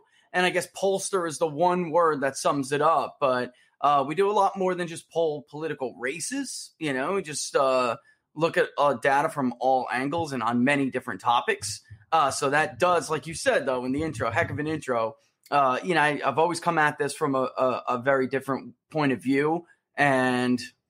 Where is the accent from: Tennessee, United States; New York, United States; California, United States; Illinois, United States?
New York, United States; New York City; born there; But yeah, I was born in New York. I live in, you know, I'm a Southerner now, but I was born in New York.